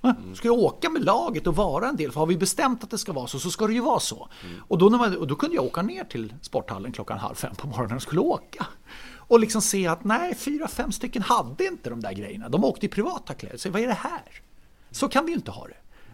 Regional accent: Solna, Stockholm County, Sweden; now in Gustavsberg, Sweden; men jag är ju född och uppvuxen i Solna. Bodde mina 45 första levnadsår i Solna. Numera bor jag i Gustavsberg.

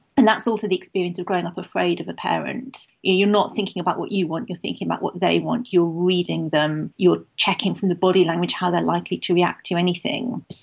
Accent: Manchester, North West England, United Kingdom; I grew up in Manchester and went to a school which was founded by the Manchester Liberals in the 19th century.

